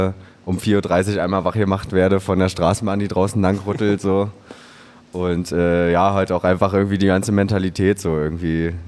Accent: Berlin, Germany; ich bin geboren in Pankow. Das ist im nordöstlichen Teil von der Stadt. Sehr schöner Bezirk auf jeden Fall.

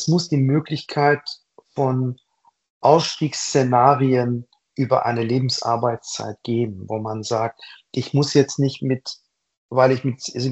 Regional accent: Hamburg, Germany; Also als Hamburger

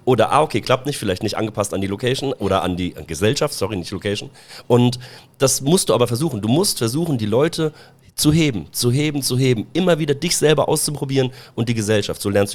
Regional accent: Germany; ich bin ja selber Deutscher.

